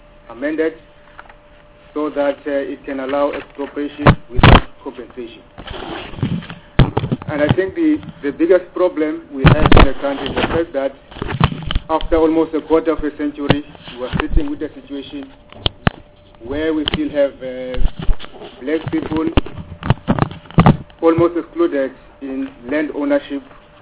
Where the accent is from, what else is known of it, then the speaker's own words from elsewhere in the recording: Eastern Cape, South Africa; I come from the Eastern Cape